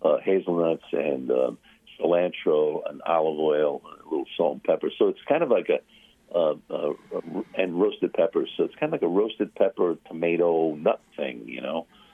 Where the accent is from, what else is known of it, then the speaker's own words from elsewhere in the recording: Long Island, New York, United States; so we're from Long Island.